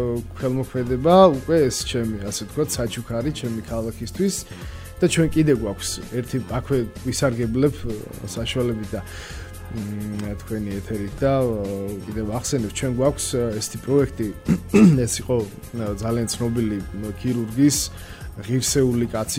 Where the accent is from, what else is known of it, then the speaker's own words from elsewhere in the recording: Tbilisi, Georgia; ისე მემეტება ჩემი ქალაქისთვის სადაც დავიბადე აღვიზარდე